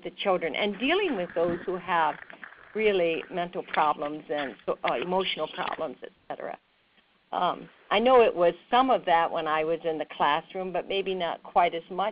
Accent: Tiffin, Ohio, United States; Hi, I'm from Tiffin, Ohio, and I've been out of the classroom for children for quite a while as a full-time teacher

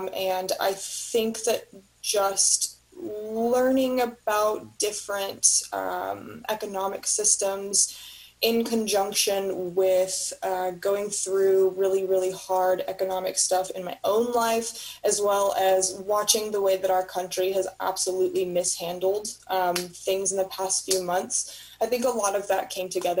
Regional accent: Austin, Texas, United States; I'm actually born and raised here in Austin.

